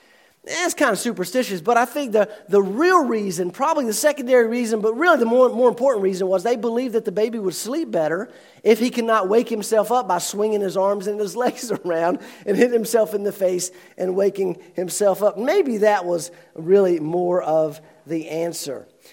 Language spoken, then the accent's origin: English; Old Town, North Carolina, United States; If you'd visited the little suburb called Old Town, where I grew up outside of Winston-Salem in December of 1935